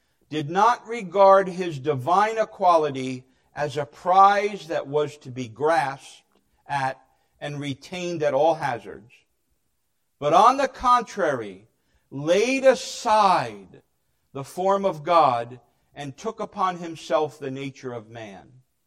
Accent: New Jersey, United States; accent: Jersey; It's my Jersey accent. It's I can't even say human. You know what I mean. I drop the H, okay? We drop letters in New Jersey a lot.

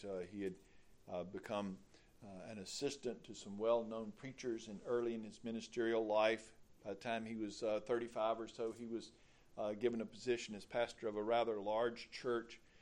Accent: Moss Point, Mississippi, United States; but I grew up in Moss Point, which is the north side of Jefferson Avenue. Pascagoula was the south side of Jefferson Avenue.

